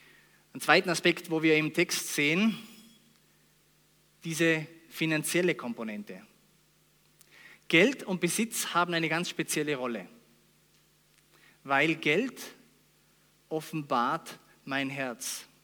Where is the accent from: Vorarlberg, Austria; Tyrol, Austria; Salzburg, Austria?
Vorarlberg, Austria; Das ist nicht unsere Stärke als Vorarlberger, möchte ich behaupten.